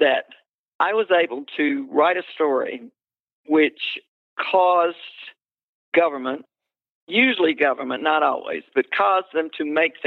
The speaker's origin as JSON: {"language": "English", "region": "the South", "country": "United States", "tie": "born or raised there", "said": "And, you know, I grew up in the South. I can't say anything in 140 characters."}